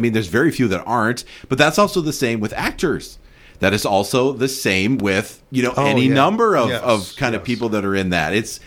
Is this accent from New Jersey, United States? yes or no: no; Minnesota, United States; You know, I grew up in Minnesota, people would be disappointed